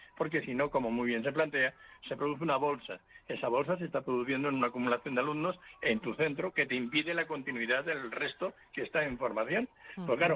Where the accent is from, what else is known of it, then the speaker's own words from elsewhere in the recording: Ávila, Castile and León, Spain; yo soy de Ávila, de la provincia de Ávila